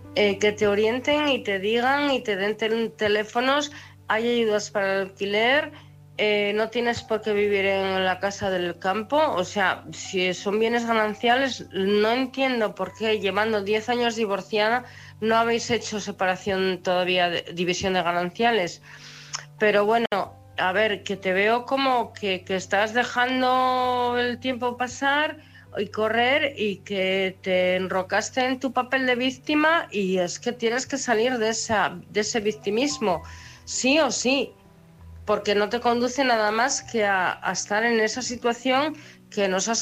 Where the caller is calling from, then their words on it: Oviedo, Asturias, Spain; no sé de qué comunidad autónoma serás, pero yo te hablo de Asturias.